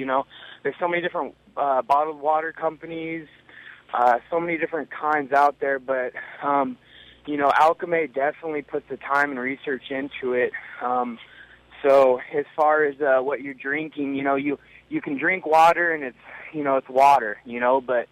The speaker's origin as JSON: {"language": "English", "town": "Okanogan", "region": "Washington", "country": "United States", "tie": "born or raised there", "said": "Okanagan, yeah, it's where I grew up. It's like 90 minutes north of Wenatchee, if you have any clue where that's at. It's kind of by the Canadian border. Just a little"}